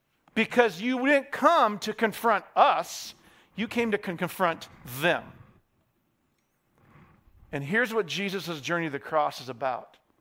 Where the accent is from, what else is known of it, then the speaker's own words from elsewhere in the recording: Idaho Falls, Idaho, United States; Where I grew up in Idaho with my brothers and friends and family, we loved to go make hideouts in the foothills of Taylor Mountain outside of Idaho Falls.